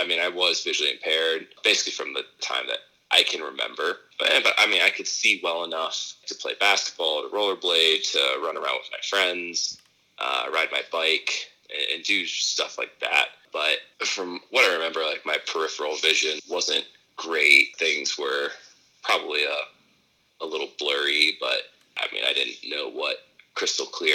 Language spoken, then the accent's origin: English; Jacksonville, Florida, United States; also born or lived in Chicago; So I was actually born in Chicago, Illinois, but didn't live there long enough to call it home. So I actually grew up in Jacksonville, Florida.